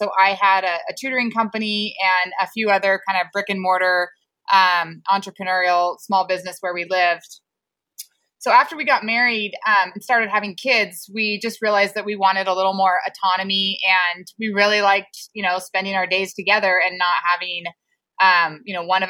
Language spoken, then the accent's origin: English; Menlo Park, California, United States; I grew up in Menlo Park down in the Bay Area.